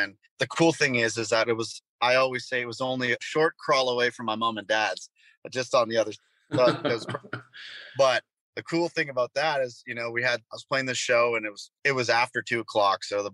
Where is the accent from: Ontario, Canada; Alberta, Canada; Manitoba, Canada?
Ontario, Canada; North Bay; born or raised there